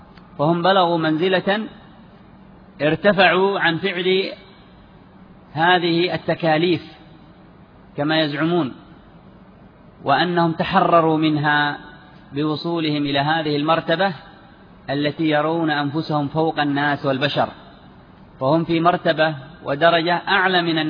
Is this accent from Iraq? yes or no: no; Sanaa, Yemen; ولهم وجود في بعض البلاد عندنا في صنعاء وفي مناخة وفي بعض مواضع في إب